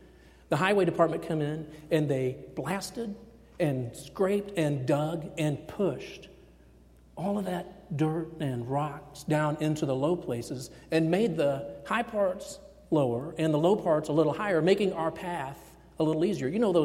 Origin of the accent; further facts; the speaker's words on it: Kansas City, Missouri, United States; When we go back to Kansas City, my hometown where I grew up, we always run out of time before I'm ready to come back.